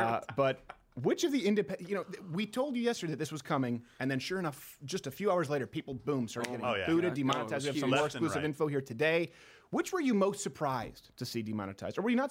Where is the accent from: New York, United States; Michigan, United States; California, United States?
Michigan, United States; Detroit; born there; First off, I was not born there. I was born in Detroit.